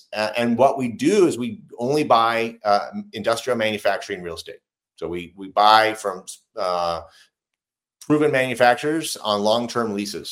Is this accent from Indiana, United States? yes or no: yes; Indiana, United States; I grew up in the Midwest in Indiana, where my dad, he got out of the Navy, was an electrician.